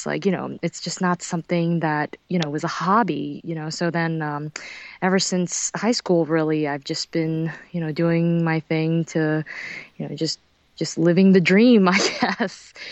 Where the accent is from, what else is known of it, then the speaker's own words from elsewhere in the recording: New York, United States; Unfortunately, like growing up in New York, my family was never very well off.